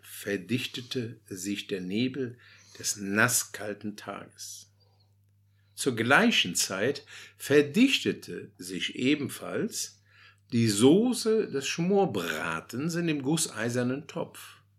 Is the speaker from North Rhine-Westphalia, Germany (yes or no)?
yes; Cologne, North Rhine-Westphalia, Germany; Der nächste Text erfreut mich besonders als Kölner.